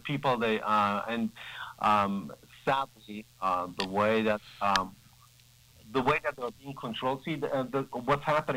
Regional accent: Mashhad, Razavi Khorasan, Iran; And what my advantage is that I grew up there. I was born in Mashhad.

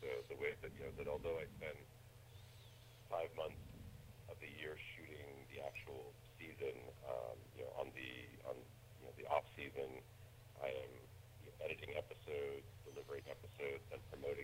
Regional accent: Wellesley, Massachusetts, United States; moved away as an adult; also born or lived in California; I grew up in Wellesley and left to go to college when I was 18. I was out in California at USC and studied film at USC

